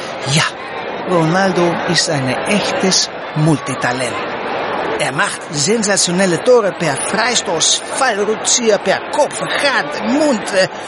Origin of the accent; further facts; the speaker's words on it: Greece; Ich als Grieche weiß das.